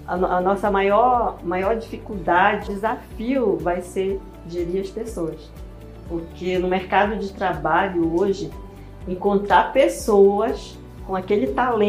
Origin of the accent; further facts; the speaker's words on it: Monte Alegre, Pará, Brazil; now in Santarém, Brazil; sou montealegrense, pintacuia, vim de Monte Alegre para Santarém com 16 anos, né? Então tem quase mais de 30 anos aí. Morei aqui